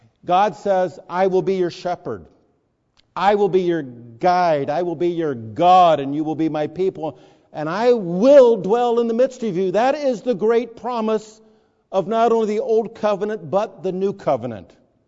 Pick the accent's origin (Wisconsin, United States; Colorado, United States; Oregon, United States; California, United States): California, United States; Newport Beach; I grew up earlier on in Newport Beach, every boat had this.